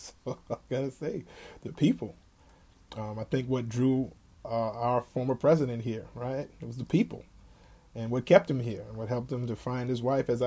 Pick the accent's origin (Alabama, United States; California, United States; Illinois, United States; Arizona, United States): Illinois, United States; Chicago; I have to say that I'm a Chicagoan, whether they like it or not. I'm here to stay. I know I didn't go to none of your high schools. No, I didn't go to none of your elementary schools.